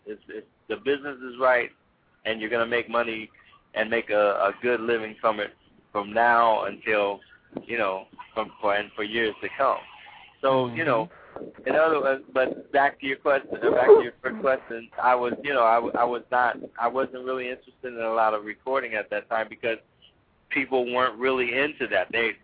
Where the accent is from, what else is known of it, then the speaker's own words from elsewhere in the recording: Ohio, United States; That's my home state.